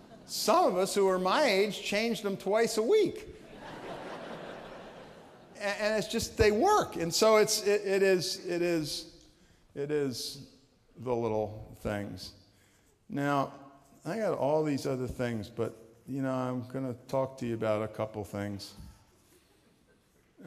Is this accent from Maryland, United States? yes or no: yes; Annapolis, Maryland, United States; Now you gotta understand, I grew up near Annapolis, and Annapolis was a deeply Southern town in the 1940s